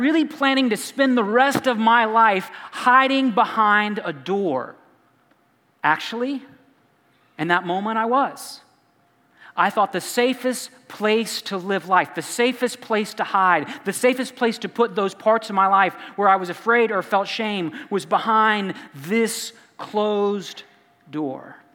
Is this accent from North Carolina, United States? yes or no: no; Arkansas, United States; I'm from Arkansas. This wasn't Disneyland.